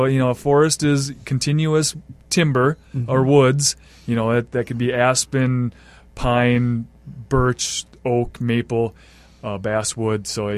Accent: Iowa, United States; now in Bemidji, United States; So I grew up in Iowa and just always had a love for the lakes and the woods up here, and decided this is where I wanted to spend my time.

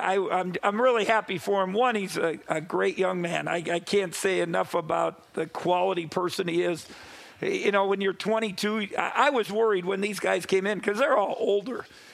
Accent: Wisconsin, United States; I'm being from Wisconsin

